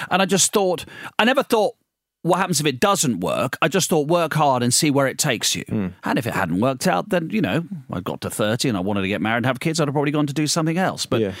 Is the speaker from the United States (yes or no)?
no; Tunbridge Wells, South East England, United Kingdom; I'm from Tunbridge Wells.